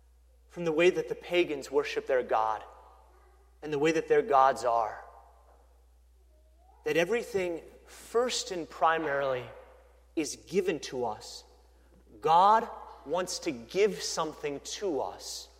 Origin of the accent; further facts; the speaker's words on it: Hazleton, United States; I grew up in Hazleton, a little farm town